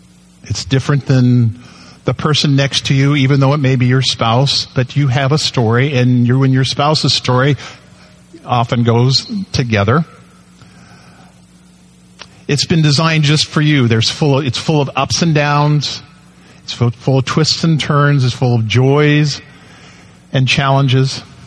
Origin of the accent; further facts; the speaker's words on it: Dunsmuir, California, United States; also born or lived in Medford; I was born here in Medford. So I'm an Oregonian. But the rest of the next 25 years, I was a Californian, because a month later, my dad moved to Dunsmuir, California.